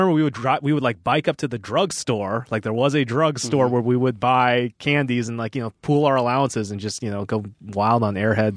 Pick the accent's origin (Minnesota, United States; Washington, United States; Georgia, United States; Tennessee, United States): Washington, United States; Seattle; I grew up in Seattle, Washington.